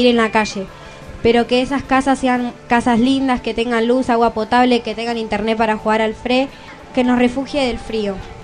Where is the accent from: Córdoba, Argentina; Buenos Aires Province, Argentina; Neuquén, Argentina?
Buenos Aires Province, Argentina; La Plata; Somos los pibes de Casa Joven Obra del Padre Cajae. Venimos de un barrio de La Plata que se llama Barrio Aeropuerto.